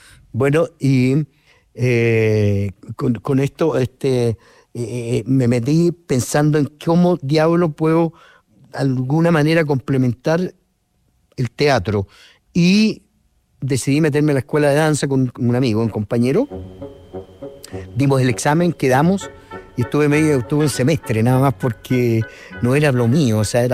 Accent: Talca, Maule, Chile; Porque yo vengo de Talca.

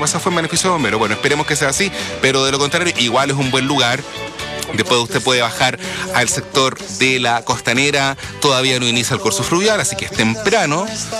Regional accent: Valdivia, Los Ríos, Chile; No bajé a la costanera, no quise mojarme, y eso que soy de Valdivia

